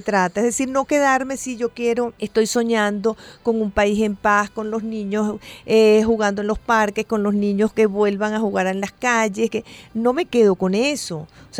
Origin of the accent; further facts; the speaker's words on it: Venezuela; un discurso donde nos reconozcamos nosotros como venezolanos inteligentes